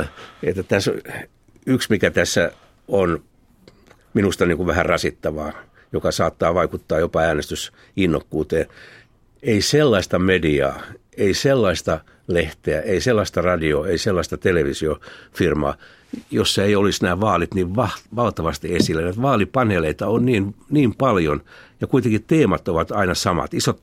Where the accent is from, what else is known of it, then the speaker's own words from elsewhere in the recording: Lohja, Uusimaa, Finland; Olen Lohjalta kotoisin.